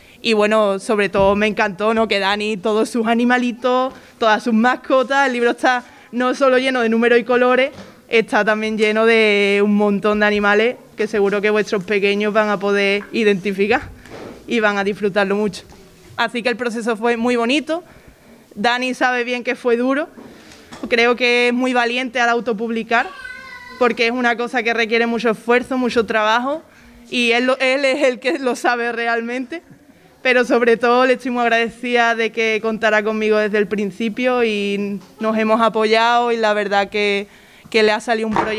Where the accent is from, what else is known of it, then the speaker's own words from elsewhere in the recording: La Línea de la Concepción, Andalusia, Spain; Yo soy de La Línea, pero me ha parecido también muy guay trabajar con alguien que es de San Roque